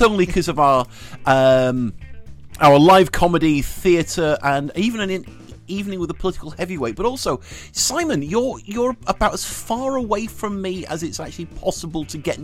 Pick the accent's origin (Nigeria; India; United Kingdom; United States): United Kingdom; England; I grew up in England in the 80s